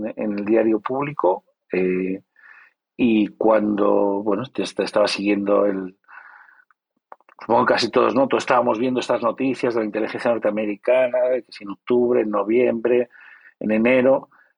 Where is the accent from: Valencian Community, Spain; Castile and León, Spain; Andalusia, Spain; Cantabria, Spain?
Cantabria, Spain; Santander; yo soy de Santander, tampoco de chaval tampoco he viajado mucho, ni hablaba idiomas, ni nada de eso.